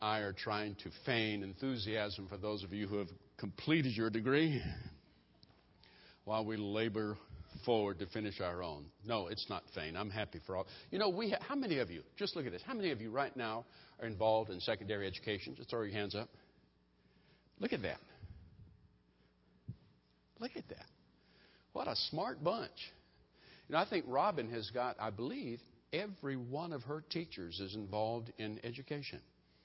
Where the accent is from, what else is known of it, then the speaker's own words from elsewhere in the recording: Mobile, Alabama, United States; I'm from Mobile, Alabama.